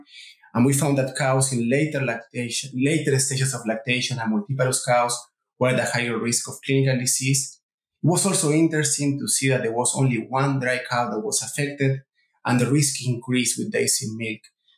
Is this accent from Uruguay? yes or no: yes; Uruguay; English is a second language; moved away as an adult; I'm originally from Uruguay, where I completed my veterinary degree and my master.